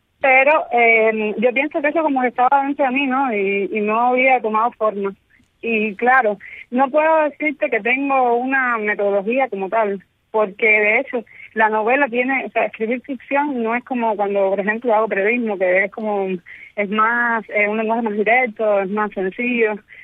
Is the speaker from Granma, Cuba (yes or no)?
no; Matanzas, Cuba; also born or lived in Havana; yo nací en La Habana, pero a los 3 años me llevaron para Matanzas.